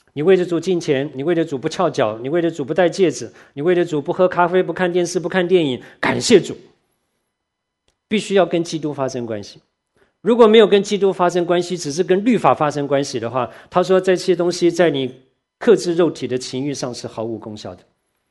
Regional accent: Taiwan; 我在台湾从小长大，就是在一个很严谨的要求的里面

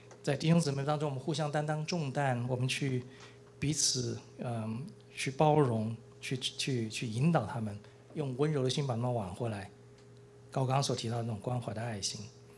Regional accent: Taiwan; 我们从小在台湾

